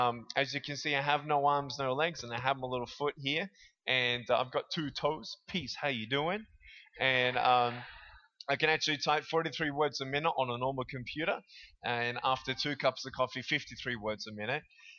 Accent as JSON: {"language": "English", "country": "Australia", "lives_now": "California, United States", "said": "and I'm originally from Australia. I now reside in California."}